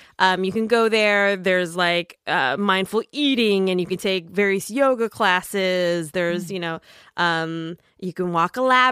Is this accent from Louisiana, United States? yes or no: no; Minnesota, United States; I'm from Minnesota. There's the big, you know, backwoods north.